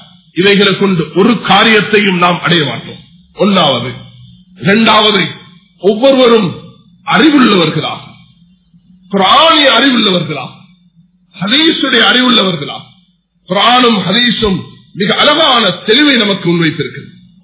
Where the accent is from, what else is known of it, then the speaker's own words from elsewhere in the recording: Sri Lanka; நாம் இலங்கை வாசிகள், இலங்கைக்காக எங்களோட முன்னோர்கள் பாடுபட்டிருக்கிறார்கள், நாங்களும் இலங்கையர்களாக இருந்து